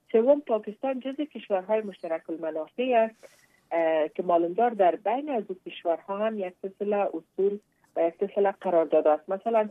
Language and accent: Persian; Afghanistan; به عنوان یک افغان